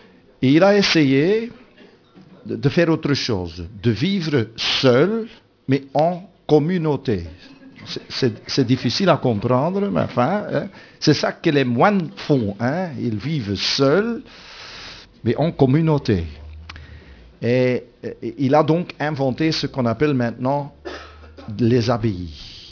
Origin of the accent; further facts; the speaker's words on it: Flanders, Belgium; first language Dutch; French is a second language; moi, je suis néerlandophone, je suis flamand, donc quand je dis des bêtises en français, excusez-moi. Hein, pour mal français, c'est ma quatrième langue. Hein, non, troisième.